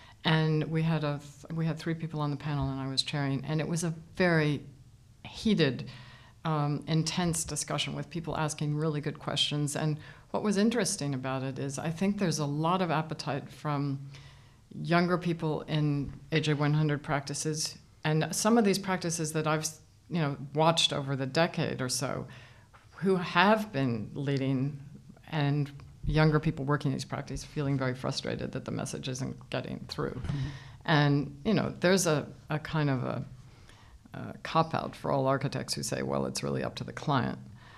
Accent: East Coast, United States; And growing up in America on the East Coast, one of my idols had been a New York Times writer, Ada Louise Huxtable

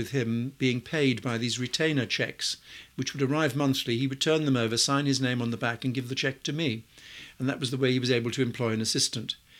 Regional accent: Wales, United Kingdom; Now, being a Welshman, yeah.

